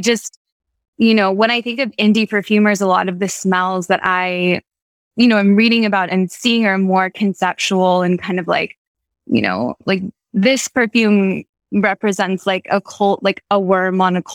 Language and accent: English; California, United States; now in New York City, United States; I'm originally from California.